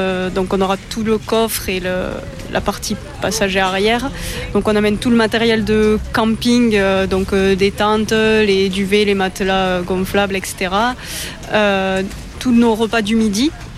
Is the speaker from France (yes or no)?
yes; Occitanie, France; vu qu'on est originaire toutes les deux du Gers.